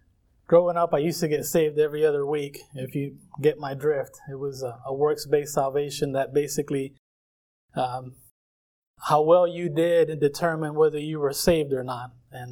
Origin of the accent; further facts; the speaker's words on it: Puerto Rico; first language Spanish; English is a second language; I'm from Puerto Rico. Spanish is my first language, although I don't quite dominate it like I used to.